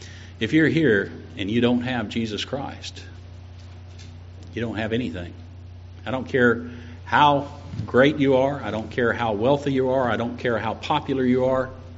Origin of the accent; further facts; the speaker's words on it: Florida, United States; Just wouldn't have happened when I was growing up in Florida in the 70s.